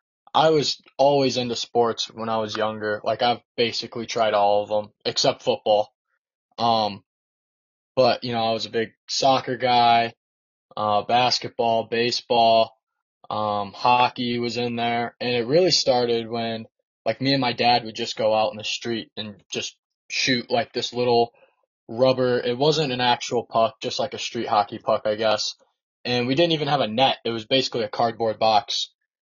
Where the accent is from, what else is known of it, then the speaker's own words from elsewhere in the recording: St. Louis, Missouri, United States; Well, so I'm 19 years old. I'm from St. Louis, Missouri.